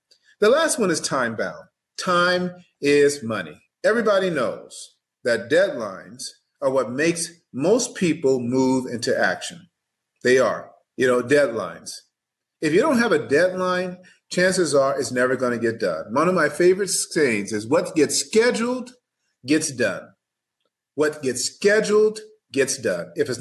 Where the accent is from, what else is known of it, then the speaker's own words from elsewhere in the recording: San Bernardino, California, United States; I grew up extremely poor. I'm the oldest of seven kids. We grew up in San Bernardino in a 600 square foot house.